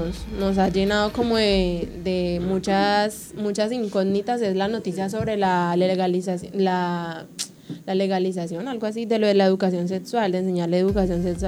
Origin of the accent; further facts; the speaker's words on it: Cali, Valle del Cauca, Colombia; en Cali, yo vengo de Cali, hola.